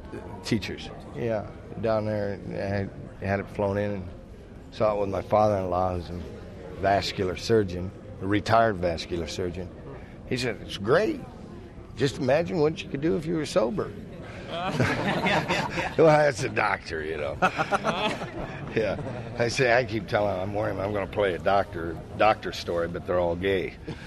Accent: Ames, Iowa, United States; Not really, but I grew up in Ames, Iowa, you know, when I was real young

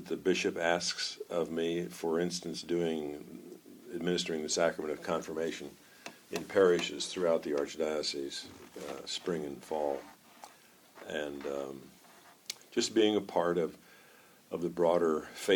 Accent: Atwood, Kansas, United States; I grew up in Atwood, Kansas.

